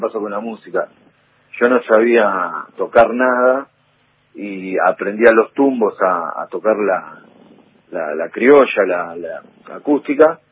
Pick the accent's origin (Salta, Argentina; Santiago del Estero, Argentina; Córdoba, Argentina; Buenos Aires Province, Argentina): Buenos Aires Province, Argentina; Avellaneda; Somos de Avellaneda, sí. Yo sigo en Avellaneda, sigo en el mismo barrio.